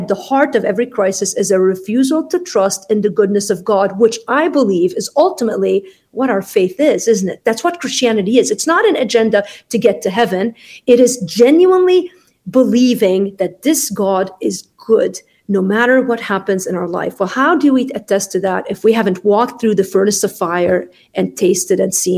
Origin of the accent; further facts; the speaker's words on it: Lebanon; I grew up in Lebanon. I go and serve with Syrian refugees now.